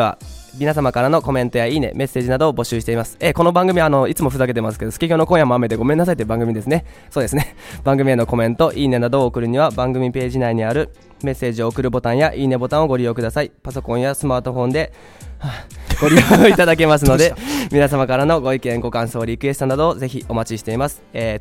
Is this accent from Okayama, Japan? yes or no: no; Fukuoka, Japan; born there; あでも僕福岡生まれなんですよ